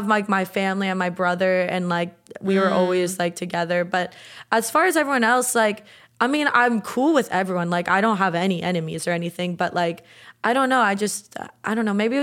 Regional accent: Boca Raton, Florida, United States; I'm from South Florida, Boca Raton.

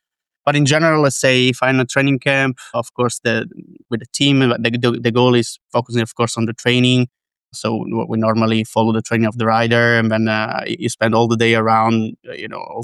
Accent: Italy; English is a second language; Oh yeah, actually … from Italy.

